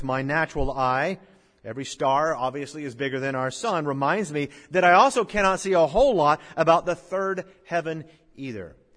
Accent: Norfolk, Virginia, United States; born there; also born or lived in Wichita Falls; I was born in Norfolk, Virginia, and there my home was actually a trailer, a mobile home, which was my grandmother's at the time. When we then moved from there to Wichita Falls, Texas, we lived in a duplex apartment.

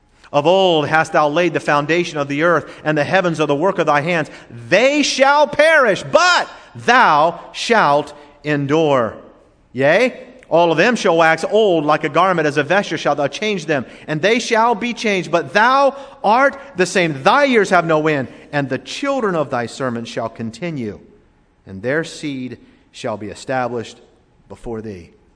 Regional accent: Florida, United States; Now, folks, I grew up in South Florida, and I hardly ever wore shoes in grade school either.

